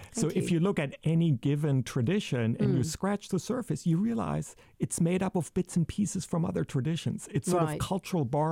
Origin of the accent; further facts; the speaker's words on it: Germany; also born or lived in Italy / United States; I grew up in Germany, I moved to Italy, I lived in the States, I travel a lot.